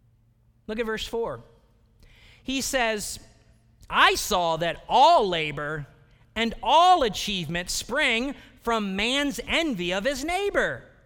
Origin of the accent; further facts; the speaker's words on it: Elyria, Ohio, United States; so many people I grew up with in Elyria, North Ridgeville, Ohio, who I love a lot?